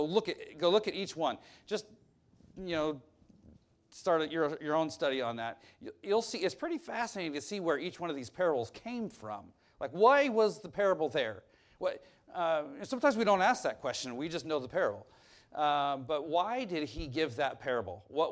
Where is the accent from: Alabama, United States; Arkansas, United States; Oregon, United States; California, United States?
Oregon, United States; now in Indiana, United States; We're from Oregon, that's what we know. And yet, we live in Indiana.